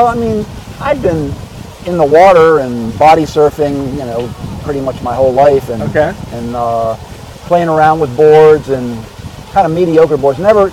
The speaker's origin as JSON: {"language": "English", "region": "Virginia", "country": "United States", "said": "I'm from Virginia."}